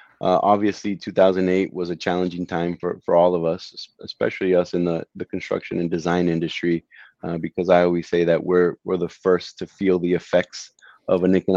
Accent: Medellin, Antioquia, Colombia; now in United States; when I came over from Colombia, where I'm originally from. We landed in Indiana, if you can believe it.

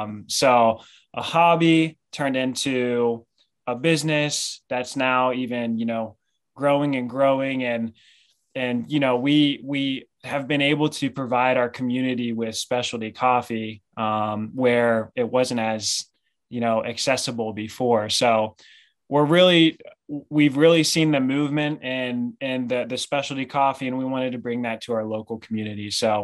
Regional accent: Oxford, Ohio, United States; quite know where Oxford is, it's about 45 minutes north of Cincinnati. I usually just tell everyone I'm from Cincinnati.

